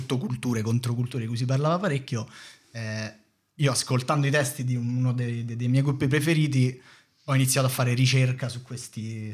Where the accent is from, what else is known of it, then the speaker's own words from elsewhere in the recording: Rome, Lazio, Italy; io sono di... insomma, vivevo a Primavalle, sono di Primavalle, mm-hmm, quindi a Roma nord-ovest, per chi non è di Roma.